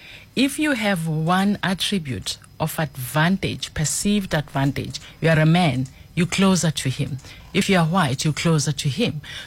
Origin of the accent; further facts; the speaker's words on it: Westville, KwaZulu-Natal, South Africa; I grew up in Westville, and during those days used to have European and non-European, belong to the non-European space, and it didn't come with a lot of privilege, if any.